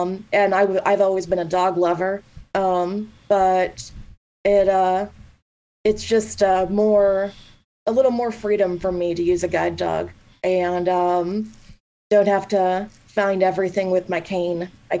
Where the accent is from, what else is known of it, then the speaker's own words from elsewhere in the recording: Blue Springs, Missouri, United States; My folks live back where I grew up in Blue Springs, a suburb of Kansas City.